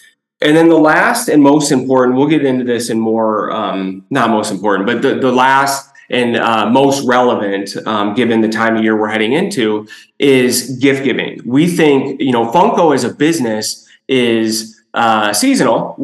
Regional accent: Chicago, Illinois, United States; I'm born and raised in Chicago, a kid in the 90s.

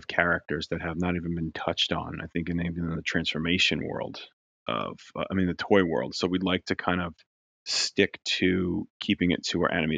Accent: New Jersey, United States; I'm from Jersey too. You know, when I could hear it, I can hear it in your accent.

